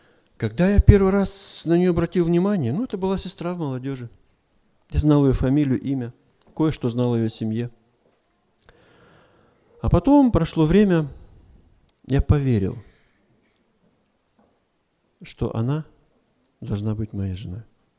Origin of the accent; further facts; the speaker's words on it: Slavgorod, Altai Krai, Russia; Приехал я из Сибири. Город Славгород там такой есть небольшой.